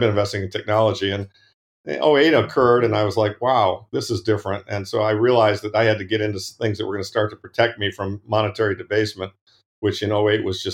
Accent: Ann Arbor, Michigan, United States; I grew up in the Midwest, Ann Arbor, went to college, went to Wall Street, worked there for a few years, got an MBA.

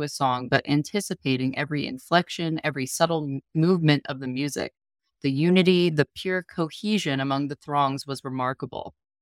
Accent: Los Angeles, California, United States; Growing up in Los Angeles suburbs meant I had fairly easy access to every genre of music, every size of venue, every night of the year to hear live music.

